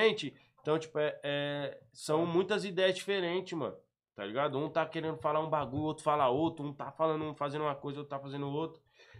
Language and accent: Portuguese; São Paulo, Brazil; lá da Zona Sul, lá do Capão